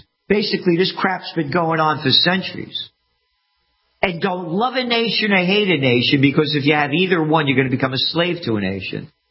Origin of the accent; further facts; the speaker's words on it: New York City, New York, United States; born there; As I say, I'm only me because of Napolitano, born in the Bronx, born to be free.